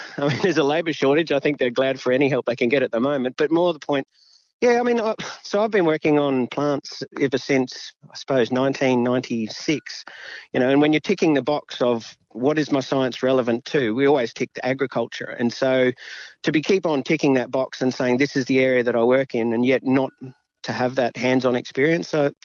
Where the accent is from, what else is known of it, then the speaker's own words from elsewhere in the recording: Pittsworth, Queensland, Australia; also born or lived in Toowoomba; I did actually grow up in country, Queensland. So I grew up in Pittsworth, but we were townies. And then I moved to Toowoomba for high school.